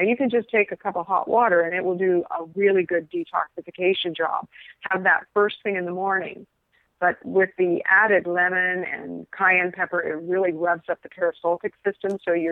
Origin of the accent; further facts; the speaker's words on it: Scotland, United Kingdom; I mean, I grew up with my grandparents in Scotland. I'm a Scottish girl from a wee place called Buxton Mochty in Scotland. So I grew up for the first 6 years with my grandparents